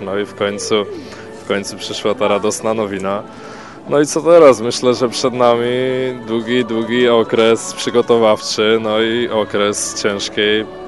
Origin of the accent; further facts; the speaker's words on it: Poznań, Greater Poland Voivodeship, Poland; jestem z Poznania.